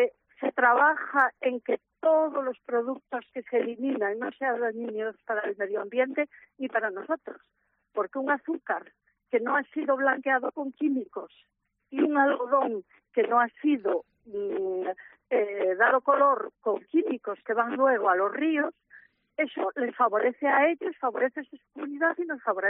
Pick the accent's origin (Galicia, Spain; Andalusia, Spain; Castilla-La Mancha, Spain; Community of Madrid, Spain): Galicia, Spain; O sea que, como buena gallega, le devuelvo la pregunta.